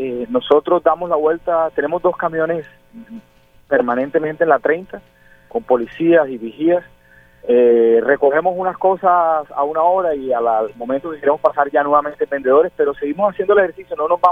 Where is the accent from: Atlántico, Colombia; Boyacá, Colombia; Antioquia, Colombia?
Atlántico, Colombia; Barranquilla; es una problemática de nosotros como barranquilleros